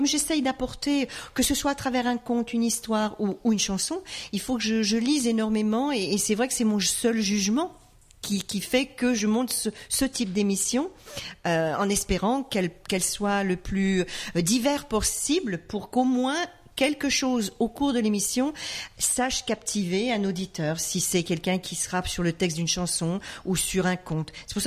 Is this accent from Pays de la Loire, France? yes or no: no; Bourgogne-Franche-Comté, France; accent: Morvan; je vais vous gratifier de mon accent sur cette histoire qui malheureusement n'a pas le charme de l'accent du Midi, mais qui est le mien à l'origine.